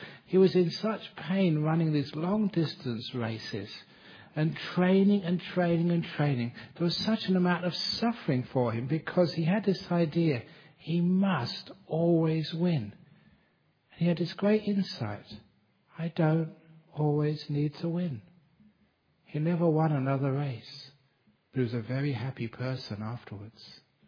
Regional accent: London, United Kingdom; born there; Even though I was born in London, I am totally innocent.

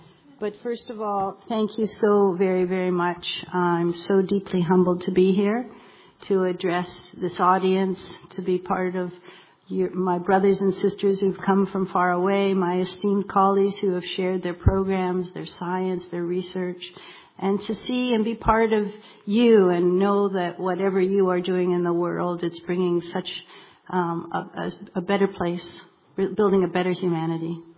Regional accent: Toronto, Ontario, Canada; moved away as an adult; growing up in Toronto, Canada, I had little, if any, competencies and experience to deal with the complexities of living in a country of divide.

